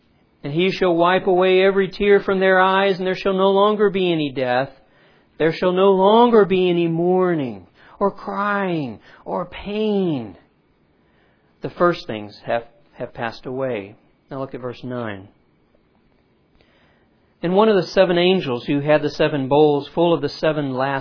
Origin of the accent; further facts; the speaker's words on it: Louisiana, United States; You know I'm Cajun.